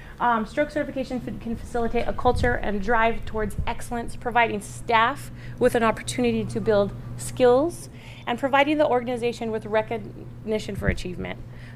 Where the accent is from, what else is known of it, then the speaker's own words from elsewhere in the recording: Gallup, New Mexico, United States; So I am from Gallup, so this is near and dear to my heart, things like this that we can offer to people that are from here.